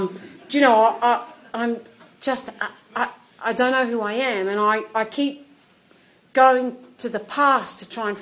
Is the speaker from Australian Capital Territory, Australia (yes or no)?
no; Melbourne, Victoria, Australia; I come from Melbourne, it's tiny.